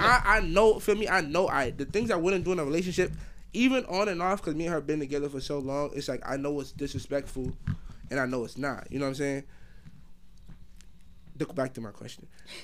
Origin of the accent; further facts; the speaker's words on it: Jamaica; As a Jamaican man, I take pride in my dancing. You feel me? I take pride in my dancing as a Jamaican man.